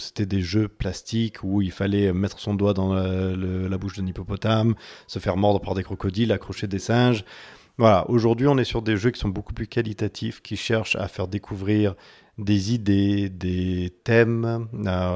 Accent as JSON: {"language": "French", "region": "Occitanie", "country": "France", "tie": "born or raised there", "said": "de mes souvenirs de quand j'étais enfant dans le Lot, puisque je suis originaire du Lot d'il y a très longtemps"}